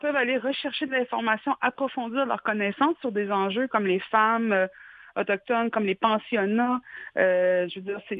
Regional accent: Quebec, Canada; nous, en tant que Québécois

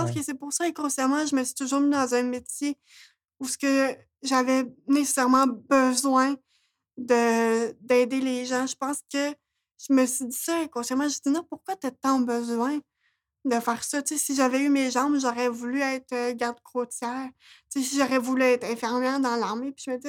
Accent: Quebec, Canada; je suis québécoise

